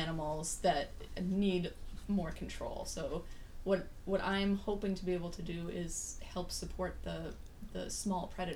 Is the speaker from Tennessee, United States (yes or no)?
no; New Hampshire, United States; moved away as an adult; now in Gloucester, United States; Yeah, so I'm not from Gloucester. I grew up in New Hampshire. I moved here about 7 years ago.